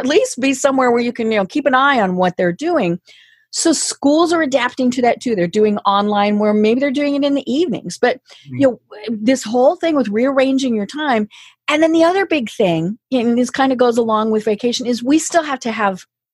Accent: Colorado, United States; you and I are both on Eastern time, but I'm from Colorado.

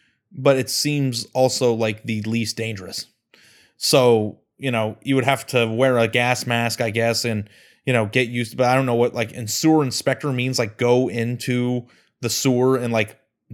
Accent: Phoenix, Arizona, United States; I grew up in Phoenix and I only had one encounter with a rattlesnake

